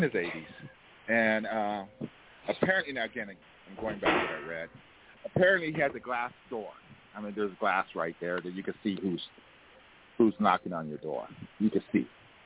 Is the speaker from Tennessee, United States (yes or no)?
no; South Carolina, United States; also born or lived in Philadelphia; When I was a kid growing up in South Carolina.